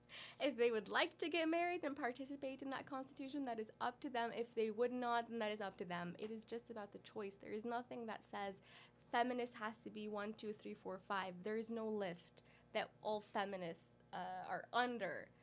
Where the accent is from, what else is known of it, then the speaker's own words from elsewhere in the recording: Canada; I am Canadian, and I am also Palestinian.